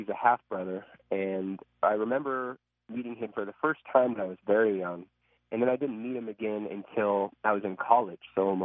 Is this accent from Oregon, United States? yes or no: yes; La Pine, Oregon, United States; also born or lived in Bend; I grew up in Bend my later youth years. My younger youth years, I grew up in La Pine, which is about 30 minutes south, which is a little bit even more remote. A small town of about 2,000